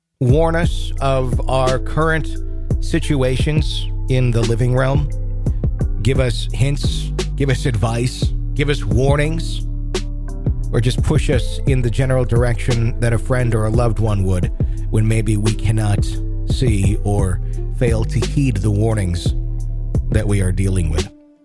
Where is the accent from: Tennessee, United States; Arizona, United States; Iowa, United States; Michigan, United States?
Arizona, United States; moved away as an adult; also born or lived in Ohio; I'm from Arizona, born and raised.